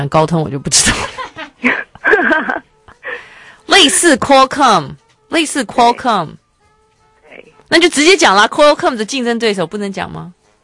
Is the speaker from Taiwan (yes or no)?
yes; Taiwan; 现在是我们台湾人很流行的运动。